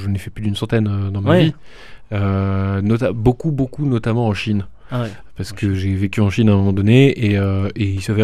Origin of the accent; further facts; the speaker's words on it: France; je suis français mais je chante en anglais.